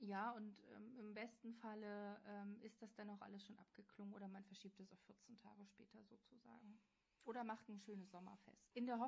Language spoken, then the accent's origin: German; Northern Germany, Germany; now in Berlin, Germany; ich komme ja aus dem Norden und jetzt hier in Berlin